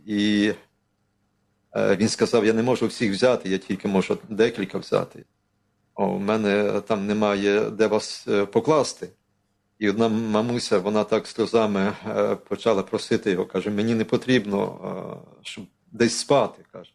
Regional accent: Lviv Oblast, Ukraine; born there; now in Lviv, Ukraine; Ні, я народився в Львівській області, але після приїхав там навчатися, і вже після навчання я залишився в Львові.

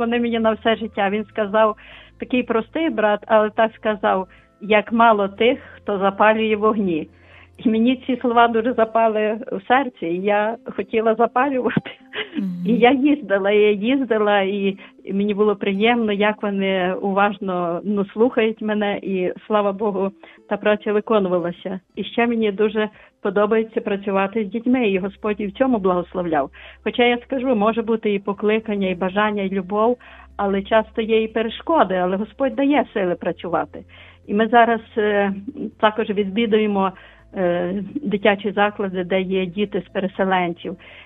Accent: Lviv, Lviv Oblast, Ukraine; я зі Львова.

